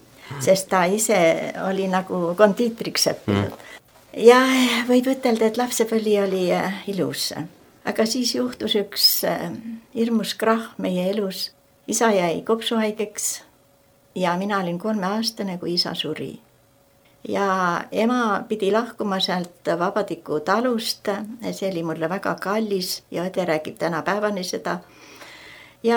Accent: Saare County, Estonia; born there; now in Tallinn, Estonia; Mina olen sündinud Saaremaal ja Kaarma vallas. Meil oli seal üks väike vabadiku talu, isa ja emal.

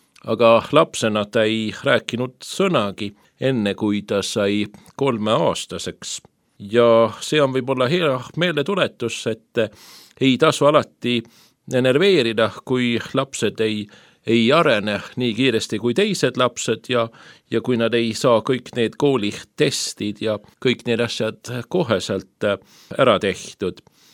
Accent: Uddevalla, Västra Götaland, Sweden; aga ta on elanud ka mingil ajal Udevalas, kust mina olen ka pärit

